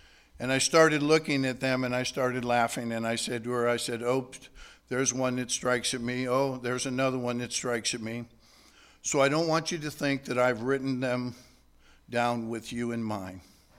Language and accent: English; Gainesville, Florida, United States; moved away as an adult; now in Garden City, United States; We came from Gainesville, Florida to Garden City 13 years ago